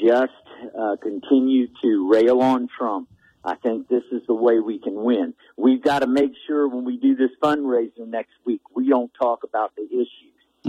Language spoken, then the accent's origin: English; East Coast, United States; I grew up in the East Coast, and I've been in part of the William and Mary crowd and the University of Virginia crowd